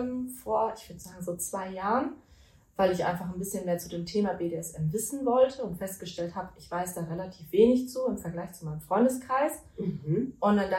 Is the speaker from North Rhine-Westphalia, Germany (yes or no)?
yes; North Rhine-Westphalia, Germany; Ich komme aus dem Ruhrgebiet.